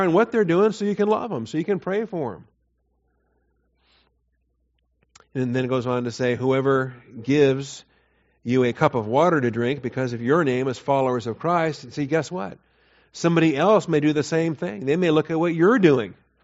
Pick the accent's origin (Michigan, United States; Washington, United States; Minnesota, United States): Washington, United States; He was from North Carolina. I was from Washington State.